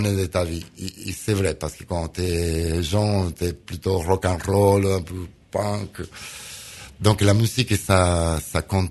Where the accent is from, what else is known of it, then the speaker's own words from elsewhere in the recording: Argentina; Et je viens d'un coin de l'Argentine que c'est pas forcément le tango.